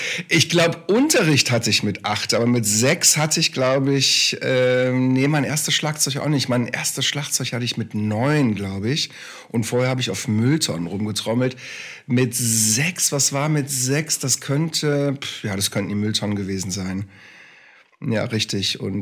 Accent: Krefeld, North Rhine-Westphalia, Germany; born there; Ich bin in Krefeld geboren, ja, sehr richtig. Nicht in Düsseldorf.

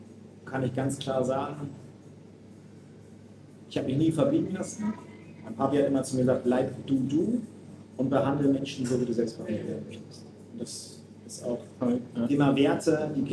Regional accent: Lower Saxony, Germany; Ich komme aus Lüchow-Dannenberg, Wendland.

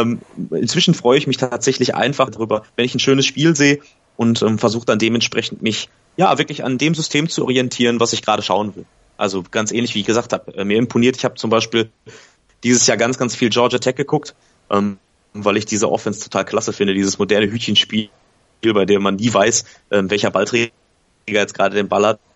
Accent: North Rhine-Westphalia, Germany; ich komme aus dem Ruhrgebiet

